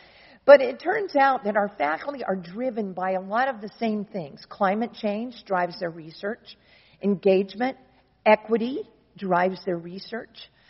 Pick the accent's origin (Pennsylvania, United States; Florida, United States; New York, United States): Florida, United States; moved away; I came from Florida originally 20 years ago